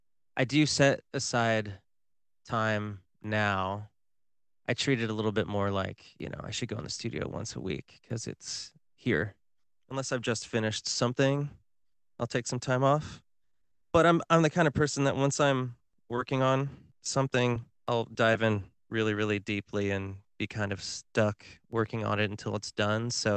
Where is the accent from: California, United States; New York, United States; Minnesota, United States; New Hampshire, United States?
California, United States; Laguna Beach; Frankly, I just didn't tell anybody I was from Laguna Beach for years because that's all anybody would talk to me about.